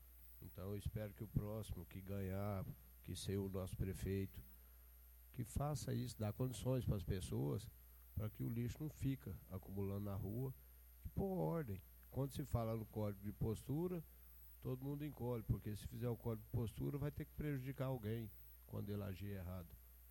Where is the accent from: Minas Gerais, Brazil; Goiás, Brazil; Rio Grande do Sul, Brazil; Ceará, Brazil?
Goiás, Brazil; Aporé; Nós que somos do Aporé temos o dom de sair e ir nas outras cidades